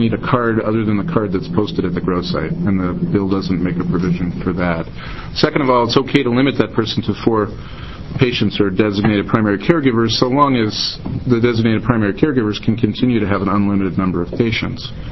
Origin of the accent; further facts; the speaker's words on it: New York, United States; born there; I was born in New York, so I can talk really fast.